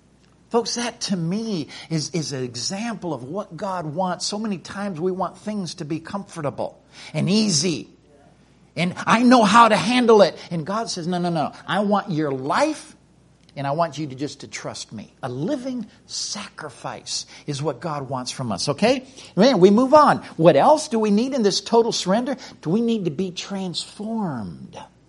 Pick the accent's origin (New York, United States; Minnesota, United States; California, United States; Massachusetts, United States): Minnesota, United States; Mom and grandpa and grandma, they were up in Minnesota. We're originally from Minnesota.